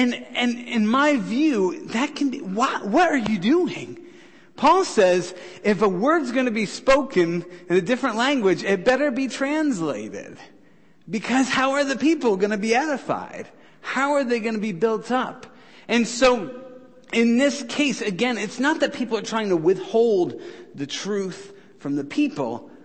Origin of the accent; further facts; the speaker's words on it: New York, United States; I'm from New York originally, but they moved down to Memphis. That's why I don't have an accent.